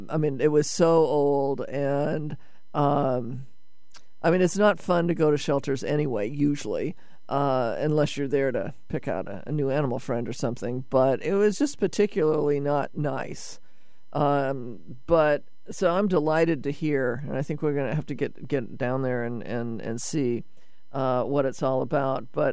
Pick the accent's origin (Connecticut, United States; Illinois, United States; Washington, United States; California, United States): Washington, United States; Seattle; as long as I have been here, in this body and growing up in Seattle